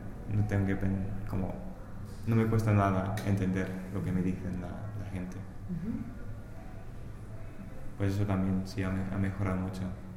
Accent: England, United Kingdom; Spanish is a second language; now in Spain; yo soy inglés, estoy aquí de Erasmus, no, claro que no hablo nada de valenciano

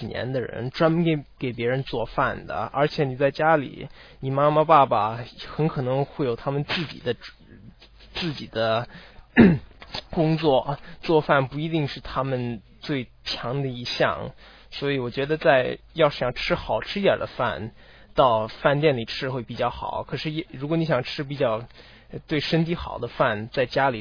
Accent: Canada; 我特别喜欢打冰球，因为我来自加拿大的，所以我的朋友也特别喜欢。

